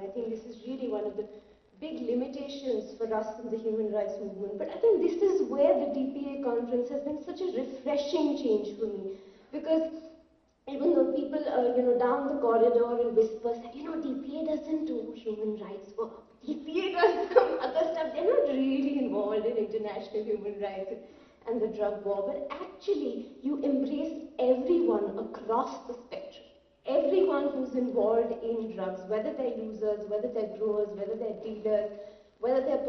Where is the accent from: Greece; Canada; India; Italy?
India; now in United States; I come from India, a land that lent its name to cannabis